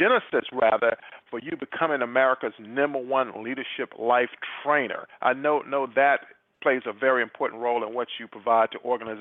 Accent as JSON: {"language": "English", "town": "Compton", "region": "California", "country": "United States", "tie": "born or raised there", "said": "And I know growing up in Compton, I used to work at L.A. Air Station in Northridge, California."}